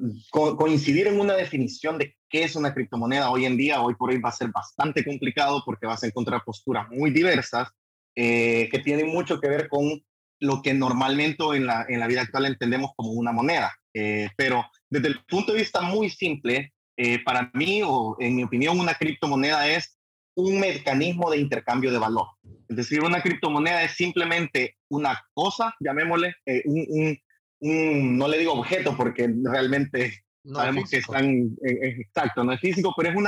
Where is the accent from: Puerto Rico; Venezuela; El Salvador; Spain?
El Salvador; moved away; Saludo a todos los que nos están escuchando en El Salvador, desde acá, extrañando un poco mi tierra, mi patria, ¿no?